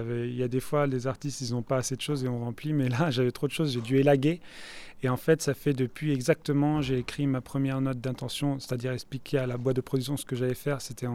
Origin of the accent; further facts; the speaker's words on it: Paris, Île-de-France, France; now in Rennes, France; voilà Paris, voilà, et puis depuis 10 ans je suis en Bretagne à Rennes.